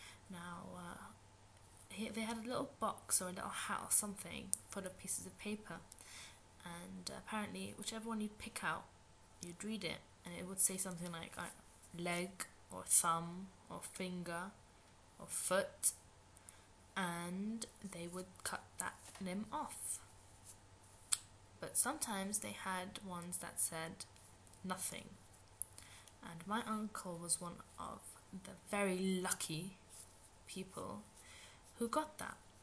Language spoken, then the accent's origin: English; Palestine; Right, now I'm originally from Palestine